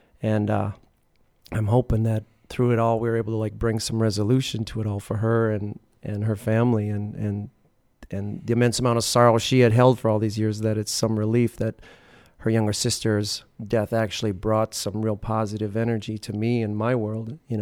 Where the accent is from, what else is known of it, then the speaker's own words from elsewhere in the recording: Waukesha, Wisconsin, United States; so I grew up in Waukesha, and we start Bodine's and have all this music.